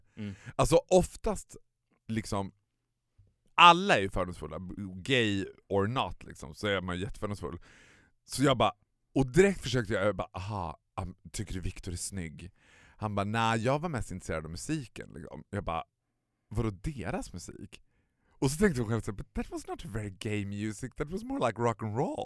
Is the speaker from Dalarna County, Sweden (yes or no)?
yes; Borlänge, Dalarna County, Sweden; Så där som man gjorde hemma i Borlänge när man var liten.